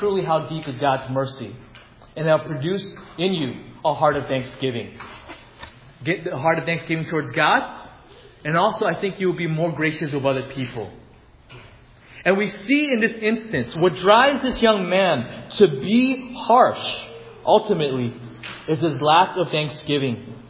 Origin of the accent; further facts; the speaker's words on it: United States; born there; I'm ABC. I'm American-born Chinese, right?